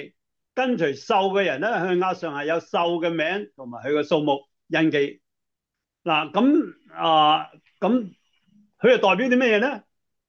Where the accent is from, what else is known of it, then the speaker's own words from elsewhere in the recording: Hong Kong; now in San Francisco, United States; 我系三藩市播道会嘅顾问牧师。我系从香港嚟咗好几十年啦。我系台山，我唔系台山阿伯吓。